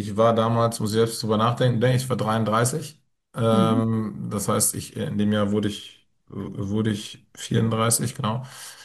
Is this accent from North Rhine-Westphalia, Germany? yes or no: yes; North Rhine-Westphalia, Germany; vorher irgendwie ganz gerne wieder ins Münsterland, in die Heimat zurück wollte, was gleichzeitig meine Heimat ist.